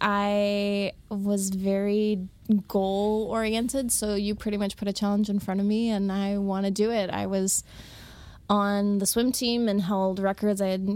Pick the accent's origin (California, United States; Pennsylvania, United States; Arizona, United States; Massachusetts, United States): Arizona, United States; small town in Arizona. If you've ever seen Disney Pixar's Cars.